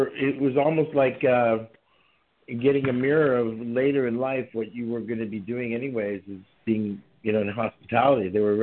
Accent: Toronto, Ontario, Canada; Well, I'm from Toronto, so I know what you're talking about.

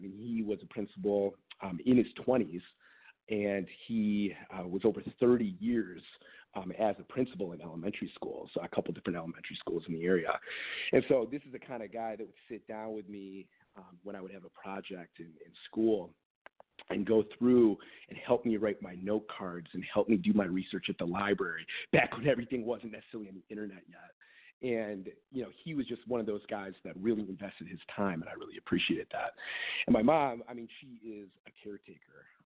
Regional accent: Birmingham, Michigan, United States; So I grew up in Metro Detroit in a town called Birmingham, Michigan, and it's maybe about 15 minutes outside the city of Detroit.

